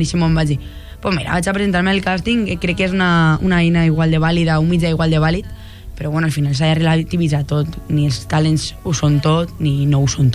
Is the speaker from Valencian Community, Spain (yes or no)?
yes; Vinaròs, Valencian Community, Spain; el divendres tanco la gira d'acústics a Vinaròs, al meu poble.